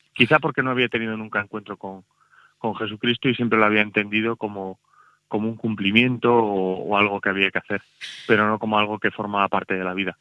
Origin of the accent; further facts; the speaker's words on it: Santander, Cantabria, Spain; born there; mi formación en Santander nací, aunque mi padre es segoviano y la familia de mi padre es segoviana.